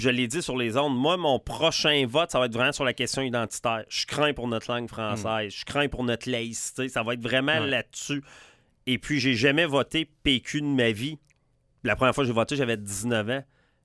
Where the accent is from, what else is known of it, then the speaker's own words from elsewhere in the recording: Quebec, Canada; je me reconnais beaucoup là, en tant que Québécois de 46 ans.